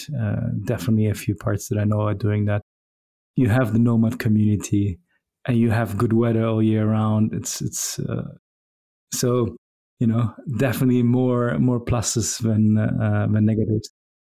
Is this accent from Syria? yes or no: no; Germany; now in Portugal; So I grew up in Germany, so I always have the inner German in me.